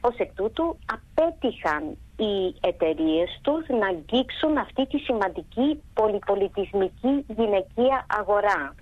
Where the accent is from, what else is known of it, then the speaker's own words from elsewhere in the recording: Australia; γιατί μεγάλωσα στην Αυστραλία, ναι, με Έλληνες γονείς